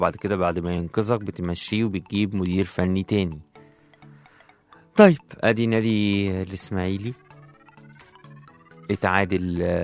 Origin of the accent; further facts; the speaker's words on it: Egypt; ومفيش حد هيفرض علينا كمصريين وضع احنا مش عايزينه